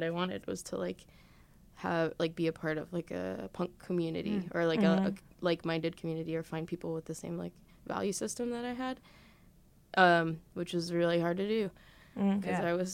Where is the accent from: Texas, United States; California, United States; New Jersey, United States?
New Jersey, United States; Elizabeth; So I grew up in Elizabeth, which is like